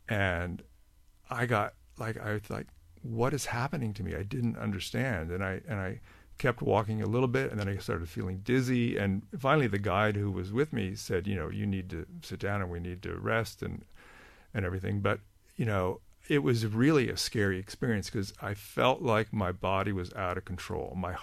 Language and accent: English; California, United States; You know, I grew up in California. I remember the smog in California.